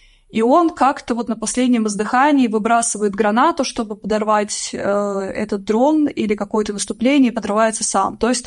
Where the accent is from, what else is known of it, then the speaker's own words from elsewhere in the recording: Russia; now in Ukraine; я не мигрирующий журналист, а журналист, который живет в Украине сейчас во время войны. Я выросла в России